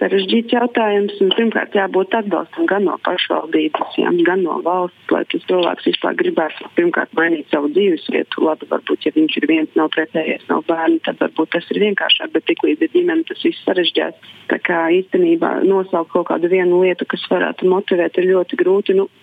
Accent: Riga, Latvia; vispār es esmu no Rīgas, bet es šeit jau dzīvoju 10 gadus, te ir mans vīrs, mani bērniņi

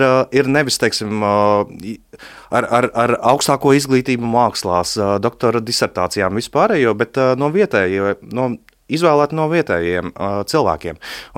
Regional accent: Kuldīga, Kurzeme, Latvia; jo pretējā gadījumā mums kuldīdzniekiem sāks vēdera spazmas

